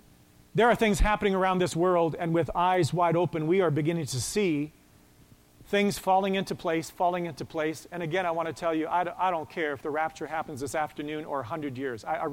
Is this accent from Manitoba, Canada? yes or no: no; Westlock, Alberta, Canada; it comes from my hometown of Westlock